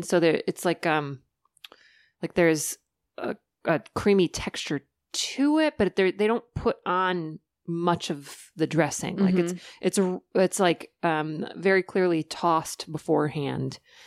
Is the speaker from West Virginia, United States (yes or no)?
no; Michigan, United States; Most places in like Michigan where I'm from, like they don't quite know how to grow specifically for a season